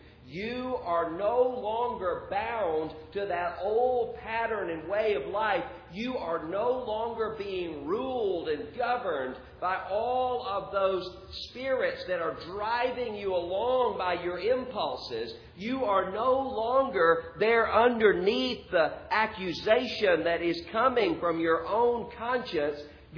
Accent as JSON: {"language": "English", "region": "Mississippi", "country": "United States", "said": "And I'm from Mississippi. I know what it means when you say bless your heart."}